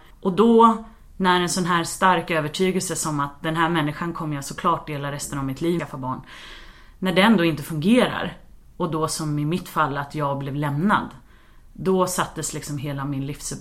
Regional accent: Stockholm, Stockholm County, Sweden; Jag är uppvuxen här i Stockholm på en stadsdel som heter Östermalm.

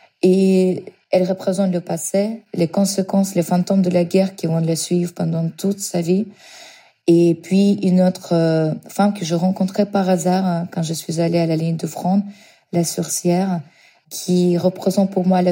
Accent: Ukraine; French is a second language; J'étais surprise d'avoir apprendre que ma ville natale a été bombardée le matin.

